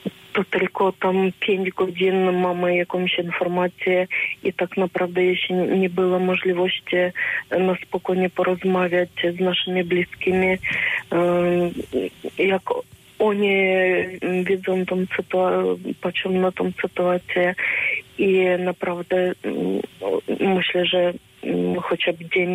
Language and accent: Polish; Ukraine; Jesteśmy z naszym narodem, z naszym krajem i wspieramy wszystkich.